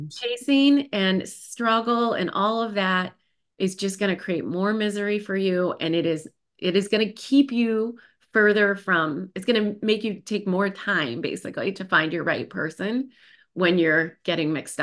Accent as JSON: {"language": "English", "region": "Massachusetts", "country": "United States", "said": "I'm from Massachusetts, by the way. So, and as you all know, up in New England, the towns are very small. And my high school was 400 people, very small public high school."}